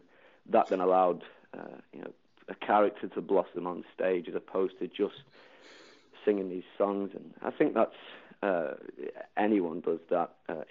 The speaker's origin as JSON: {"language": "English", "town": "Doncaster", "region": "Yorkshire and the Humber", "country": "United Kingdom", "tie": "born or raised there", "said": "Doncaster was, I mean, we've not been in Doncaster now for 4 years, but regardless, Doncaster was, you know, a huge part in our lives."}